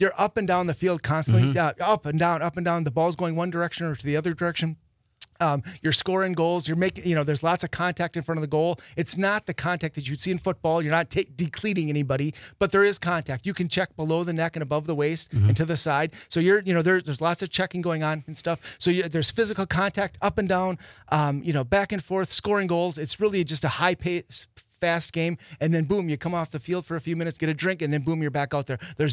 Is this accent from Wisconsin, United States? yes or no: yes; Neenah, Wisconsin, United States; We moved back up here to the Valley. I'm from Neenah originally, and we were coming up here for birthdays and, you know, all these parties and stuff for our family and stuff.